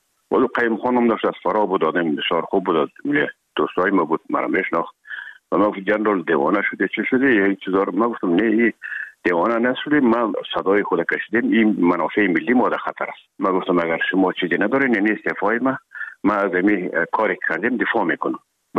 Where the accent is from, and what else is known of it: Herat, Afghanistan